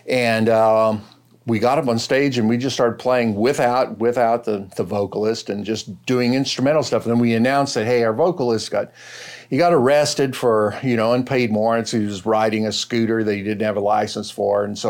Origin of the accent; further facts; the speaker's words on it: McAllen, Texas, United States; After I'd been, I was born and raised in McAllen, and when school was out, mm-hmm. I stayed behind for about a year working for my dad.